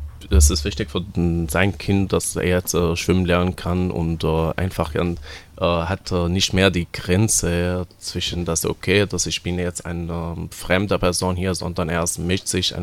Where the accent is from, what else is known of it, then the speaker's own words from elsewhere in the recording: Syria; German is a second language; ich komme auch aus Syrien